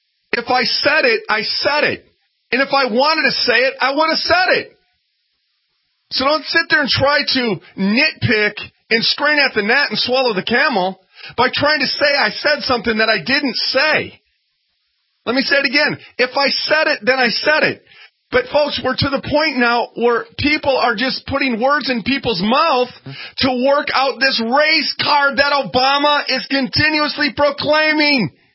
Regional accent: Minneapolis, Minnesota, United States; And I'm not saying just blacks, Hispanics. I was raised in North Minneapolis, folks.

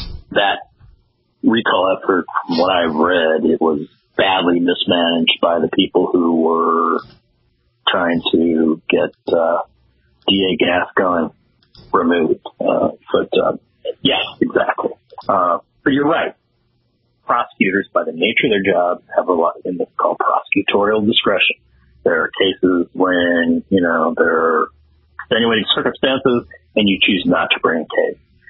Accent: St. Louis, Missouri, United States; I'm from St. Louis, and I was actually there last weekend for a wedding.

